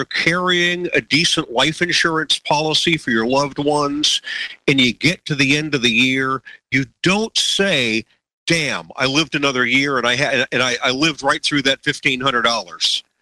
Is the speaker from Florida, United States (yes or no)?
yes; Miami, Florida, United States; My wife and I grew up in Miami, just a few miles apart.